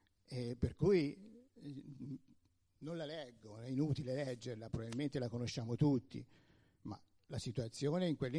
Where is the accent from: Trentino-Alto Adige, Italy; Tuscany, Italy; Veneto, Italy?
Tuscany, Italy; Peccioli; io vengo da Peccioli, potrei fare la stessa operazione, nel senso, siamo comuni piccoli